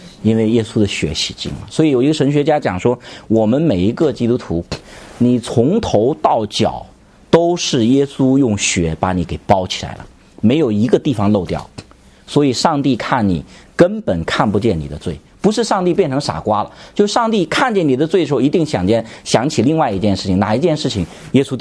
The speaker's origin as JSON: {"language": "Chinese", "country": "China", "said": "就是我们中国人俗话喜欢讲的说良心，每个人都有良心。"}